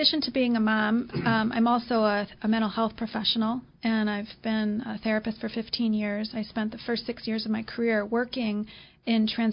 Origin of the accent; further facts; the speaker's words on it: California, United States; I grew up in the Bay Area